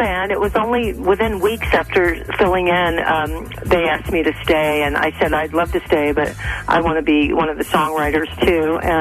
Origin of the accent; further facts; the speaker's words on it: Texas, United States; we both love blues because I grew up in Texas, like I said.